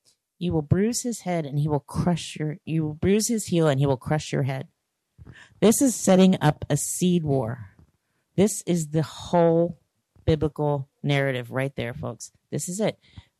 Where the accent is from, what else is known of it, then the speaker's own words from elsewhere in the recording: Ohio, United States; I grew up in Ohio around the mounds.